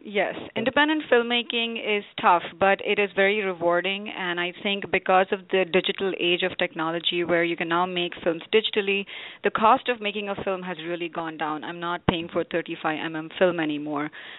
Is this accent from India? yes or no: yes; Hyderabad, Telangana, India; English is a second language; moved away as an adult; now in United States; Yeah, I am born and raised in Hyderabad